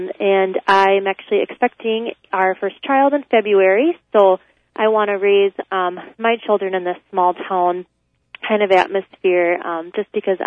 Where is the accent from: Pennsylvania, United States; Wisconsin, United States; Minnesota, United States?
Wisconsin, United States; Black River Falls; also born or lived in West Dallas, Wisconsin; I was born in West Dallas, Wisconsin. I lived there until I was 6 years old, and then my family moved to Black River Falls, Wisconsin, which is where my mom grew up. I went to middle school, high school, graduated there.